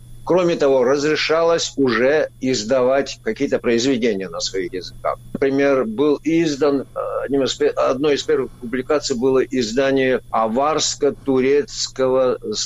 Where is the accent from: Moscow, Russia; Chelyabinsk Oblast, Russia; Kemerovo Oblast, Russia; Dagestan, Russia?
Dagestan, Russia; Ну а что, разве у нас на родине не так? Вы же видите, какая политика сейчас проводится. Отменили обязательное изучение родных языков. В городах, например, у нас в Дагестане, в городах говорят на русском языке, исключительно на русском языке.